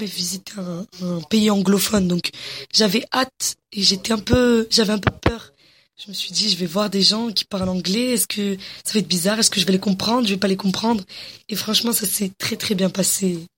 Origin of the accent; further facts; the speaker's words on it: Morocco; Je suis marocaine et il y a beaucoup de Marocains ici.